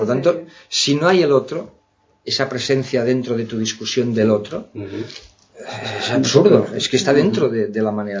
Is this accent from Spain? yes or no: yes; Lleida, Catalonia, Spain; yo no soy de Barcelona, soy de Lérida, y los de fuera de Barcelona, lo del centralismo barcelonés, también nos cuesta